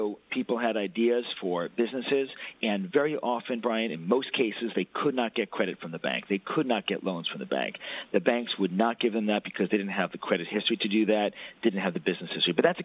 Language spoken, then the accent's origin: English; New York City, New York, United States; How about where I grew up near Coney Island?